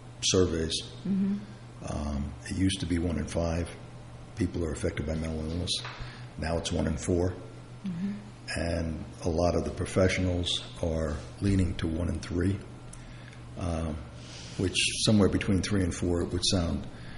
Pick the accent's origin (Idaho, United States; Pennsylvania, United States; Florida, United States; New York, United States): New York, United States; Brooklyn; I'm from Brooklyn. We don't have those words then.